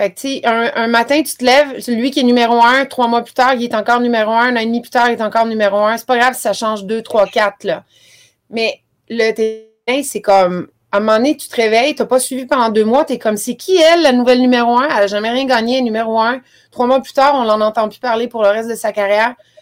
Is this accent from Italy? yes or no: yes; Italy; j'adore le foot, je suis italienne, j'ai fait la fête quand on a gagné l'Euro.